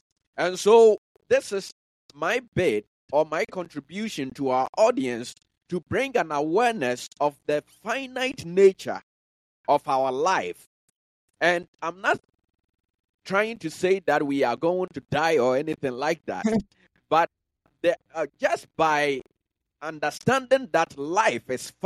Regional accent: Ghana; now in United States; when I was growing up in Ghana, if anybody, let's say, below the age of 35 became wealthy, became a millionaire, chances are society looked down upon them and said that they were using some ulterior methods to gain wealth. And so I, by the grace of God, I came to the U.S.

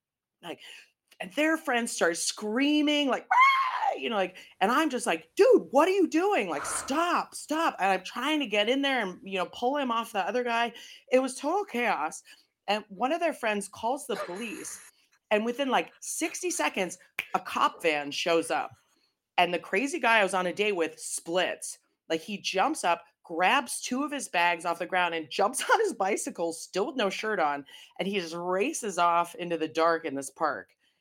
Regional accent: United States; now in Amsterdam, Netherlands; So I'm calling in from Amsterdam, but I am American. Amsterdam-based, American, born and bred.

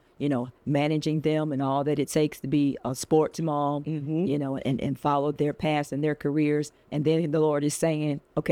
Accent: Albany, Georgia, United States; I'm a girl raised in the South, so I call myself a grits woman, born and raised in Albany, Georgia.

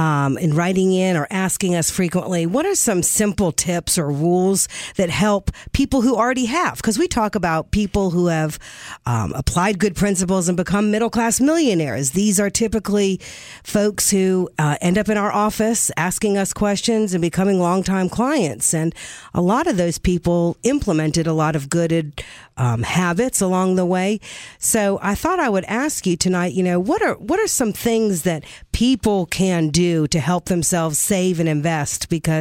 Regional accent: North Carolina, United States; Oh, yeah. I grew up in North Carolina.

